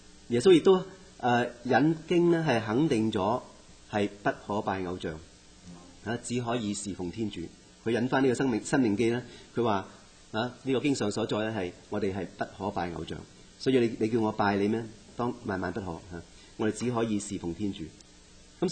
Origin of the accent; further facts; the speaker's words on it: China; 这个就是我们中国人的弱点